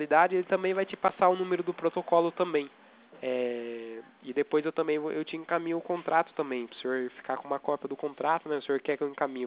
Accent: Itatiba, São Paulo, Brazil; Isso, eu sou daqui de Itatiba

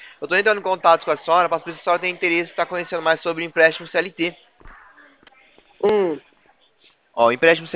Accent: Presidente Prudente, São Paulo, Brazil; Eu sou aqui de Prudente.

